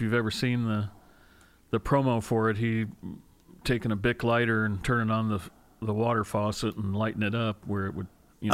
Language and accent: English; Pennsylvania, United States; where I grew up in North Central, right on the Susquehanna River was where I lived, and there were mountains all around